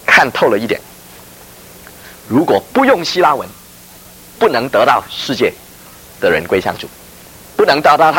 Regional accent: Hong Kong; now in United States; 到我们长大的时候，我们在香港长大，变成中国人了

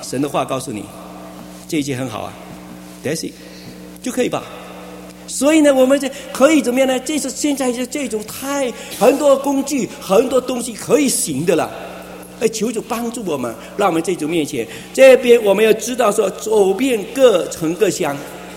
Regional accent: Fuzhou, Fujian, China; 我是福州人啊，那还有福州人啊，他也是福州人，我们很好讲福州话

